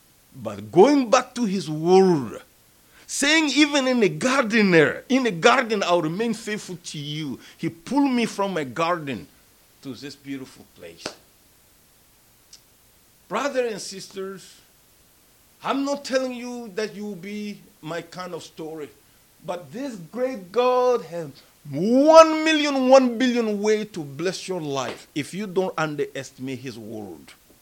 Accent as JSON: {"language": "English", "country": "Mali", "lives_now": "Senegal", "said": "I'm from Mali. I'm in a foreign land."}